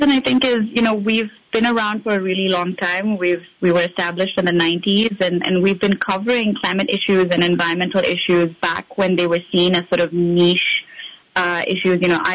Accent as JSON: {"language": "English", "country": "India", "said": "I'm originally from India"}